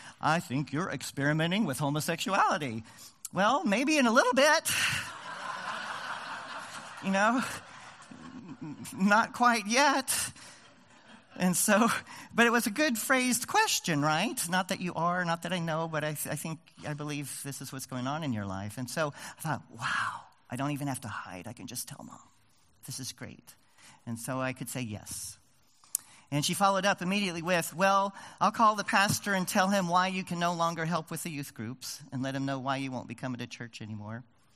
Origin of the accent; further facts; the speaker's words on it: Houston, Texas, United States; And I grew up in Houston, had friends, so I wasn't going to sleep on the streets that night.